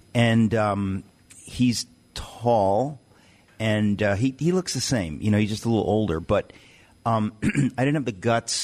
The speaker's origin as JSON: {"language": "English", "town": "Astoria", "region": "New York", "country": "United States", "tie": "born there", "said": "you were born in Astoria and I was born in Astoria. Come on. We should form a club."}